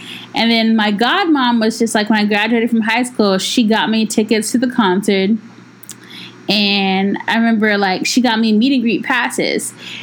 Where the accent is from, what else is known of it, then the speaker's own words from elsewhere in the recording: Dallas, Texas, United States; So I went home because I'm from Dallas.